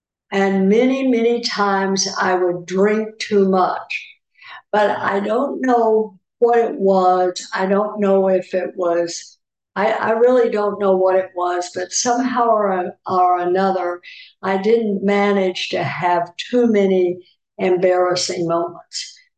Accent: Port Arthur, Texas, United States; So I'd say I grew up in Port Arthur, Texas, because I did junior high and high school in Port Arthur, Texas.

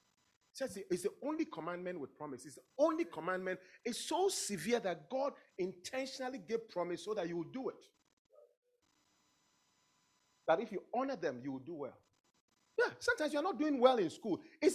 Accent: Ghana; moved away as an adult; Listen, when I was coming up, I was from Ghana as a physician. And I was going to South America, South Africa.

